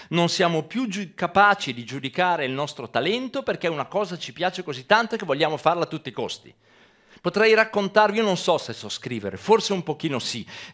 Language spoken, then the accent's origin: Italian; Crema, Lombardy, Italy; io sono di Crema, provincia di Cremona